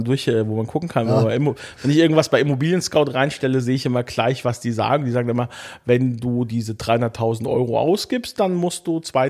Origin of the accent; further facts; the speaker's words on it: Frankfurt, Hesse, Germany; Letzte Woche war ich in meiner alten Heimat in Frankfurt am Main